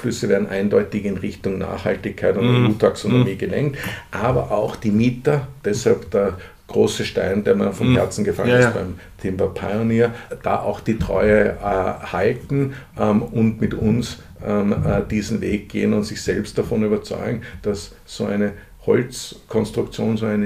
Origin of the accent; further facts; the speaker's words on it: Austria; Aber wir sind geborene Waldmenschen als Österreicher.